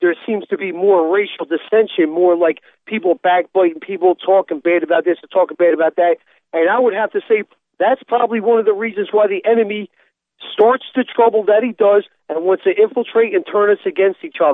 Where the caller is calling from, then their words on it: Philadelphia, Pennsylvania, United States; I'm calling from Philadelphia.